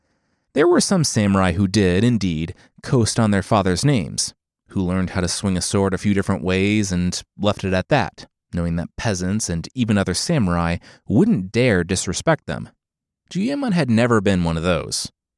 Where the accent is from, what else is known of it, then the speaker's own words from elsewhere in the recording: Cincinnati, Ohio, United States; So, real quick aside, I'm from Cincinnati, and the quarterback from the Bengals, Joe Burrow